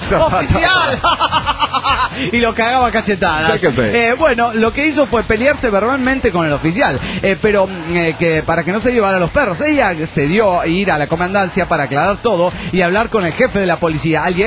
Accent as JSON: {"language": "Spanish", "town": "Cerro Azul", "region": "Veracruz", "country": "Mexico", "tie": "born or raised there", "said": "Les voy a contar una historia de mi pueblo natal, Cerro Azul, Veracruz."}